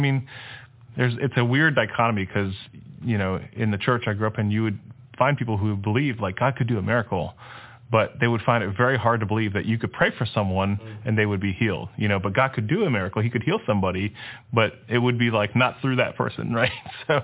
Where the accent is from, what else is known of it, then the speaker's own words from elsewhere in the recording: Netherlands; first language Dutch; English is a second language; let's go and see if I speak in Dutch, because we're Dutch. So Dutch was my first language.